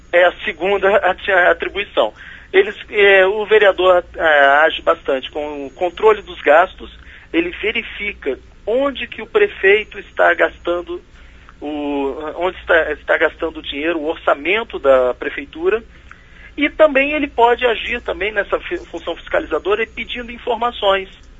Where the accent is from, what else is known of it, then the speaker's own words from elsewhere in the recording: Espírito Santo, Brazil; eu sou do estado do Espírito Santo, eu nasci lá, né? E já teve uma situação na cidadezinha que eu nasci, numa cidade bem pequenininha lá no norte do Espírito Santo